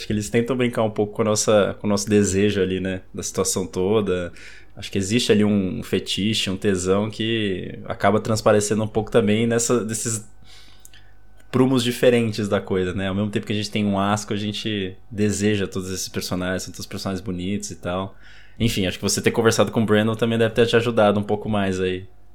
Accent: Brazil; Somos brasileiros, afinal, né?

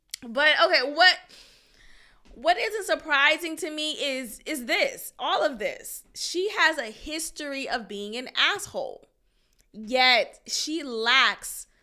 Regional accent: Texas, United States; So there may be other adult websites that will experience this as a Texan

